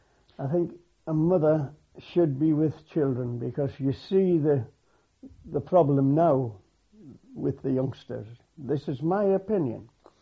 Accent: Gateshead, North East England, United Kingdom; born there; I was born on in Gateshead, Redruff Road, which is now demolished, 1922.

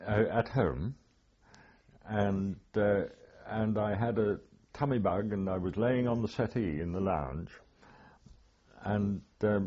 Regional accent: Sonning Common, South East England, United Kingdom; born there; I was born in Sonning Common in Oxfordshire.

